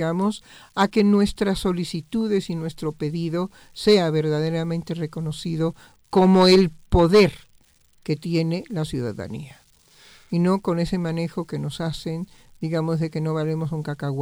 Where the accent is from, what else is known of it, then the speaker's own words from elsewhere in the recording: Mexico; a la posibilidad de vivir en este país, que bueno, como mexicanos lo vemos divino, maravilloso, increíble